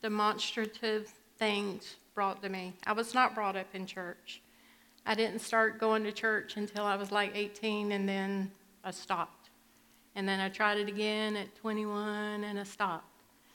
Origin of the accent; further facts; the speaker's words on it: Warner Robins, Georgia, United States; born there; I was born in Warner Robins. My mother and father were in the civil service. They moved around a lot.